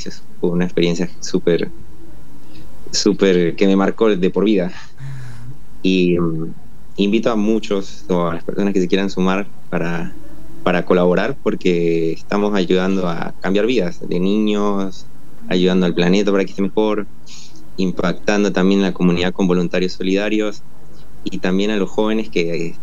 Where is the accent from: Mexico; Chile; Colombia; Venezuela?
Venezuela; moved away; soy de Venezuela, vine aquí hace 5 años